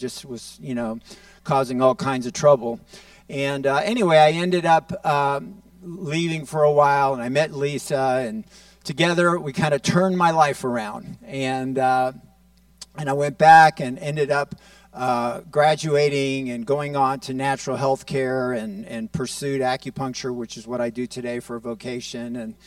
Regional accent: Miami, Florida, United States; I grew up in Miami where there was a very strong Hispanic community that had immigrated from Cuba, and most of them were Catholics, and I spoke enough Spanish

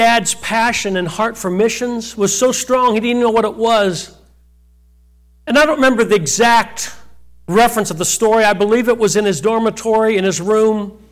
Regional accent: West Palm Beach, Florida, United States; born there; I was born in West Palm Beach, Florida. Still don't like it.

